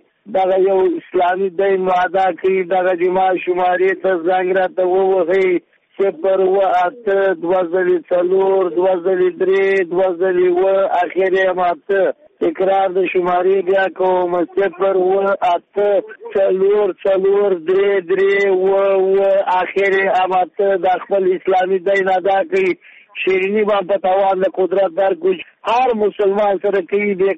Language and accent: Pashto; Mazar-i-Sharif, Balkh, Afghanistan; د مزار شریف نه.